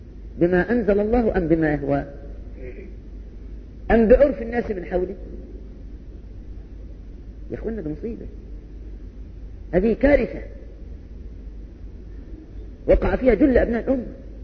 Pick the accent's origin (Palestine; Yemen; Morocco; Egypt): Egypt; ودي مصيبتنا كمصريين او كمسلمين الان